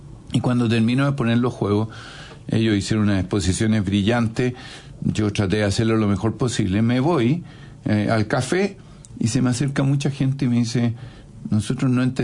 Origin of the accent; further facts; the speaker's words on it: Antofagasta, Chile; yo soy de Antofagasta, esa es mi tierra, ahí conozco.